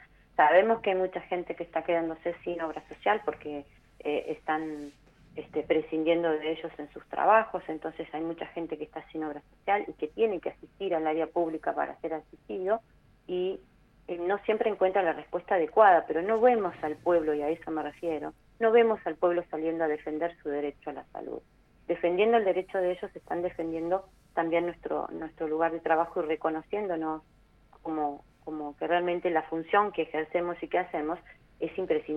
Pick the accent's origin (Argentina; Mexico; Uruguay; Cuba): Argentina; Bariloche, Río Negro; hablo particularmente de mi localidad, yo soy de Bariloche